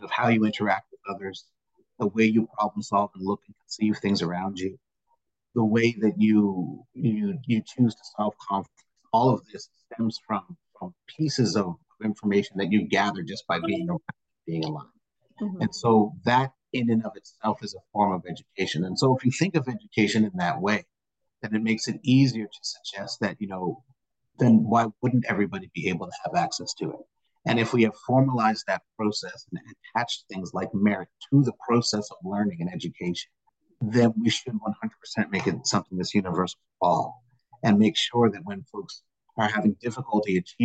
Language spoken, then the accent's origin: English; Halifax, Nova Scotia, Canada; I'm originally from Halifax, so I grew up here. My family is pretty deeply rooted in Nova Scotia, so I'm African Nova Scotian.